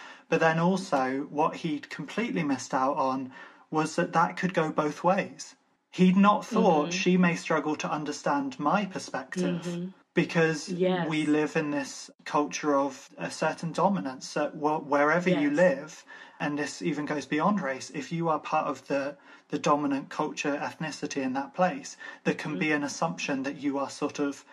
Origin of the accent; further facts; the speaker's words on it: Ireland; Irish, I've found so much commonality.